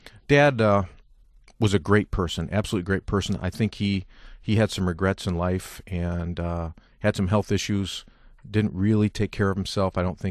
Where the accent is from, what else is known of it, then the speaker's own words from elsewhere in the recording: Lansing, Michigan, United States; I'm from Lansing, Michigan, as you mentioned, and I'm an only child.